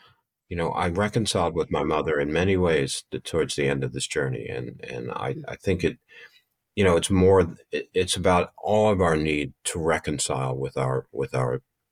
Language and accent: English; Michigan, United States; an apple orchard that was adjacent to the subdivision I grew up in outside of Detroit.